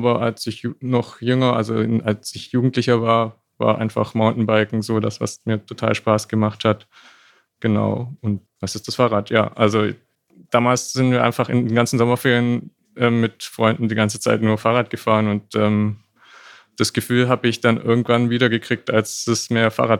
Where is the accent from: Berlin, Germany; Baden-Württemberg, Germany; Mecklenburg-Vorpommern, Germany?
Berlin, Germany; aus Berlin.